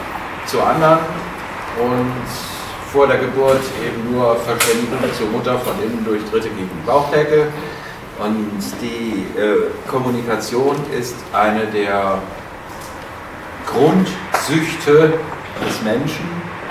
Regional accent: Kassel, Hesse, Germany; also born or lived in Marburg; Ich bin in Kassel geboren, war die ersten 10 Jahre hier. Danach habe ich mein Abi in Marburg gemacht

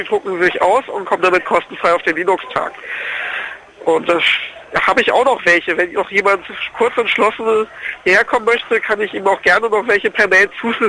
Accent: Giessen, Hesse, Germany; ich komme aus Gießen, dann wieder nach Gießen fahren.

